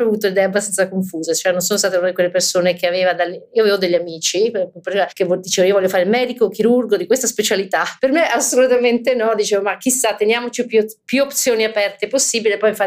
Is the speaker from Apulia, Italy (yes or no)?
no; Rome, Lazio, Italy; Sono cresciuta a Roma e sono stata a Roma fino all'università, quindi direi tanto, visti i canoni di oggi.